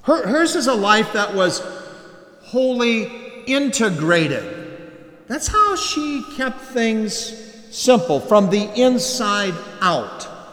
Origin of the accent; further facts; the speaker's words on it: Ohio, United States; accent: Ohio; simply apologized for my Ohio accent.